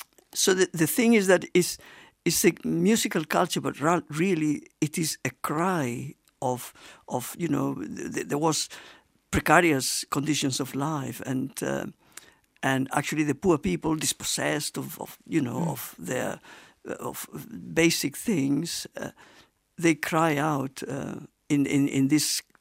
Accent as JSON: {"language": "English", "town": "Córdoba", "region": "Andalusia", "country": "Spain", "tie": "born or raised there", "said": "In Cordoba, yeah."}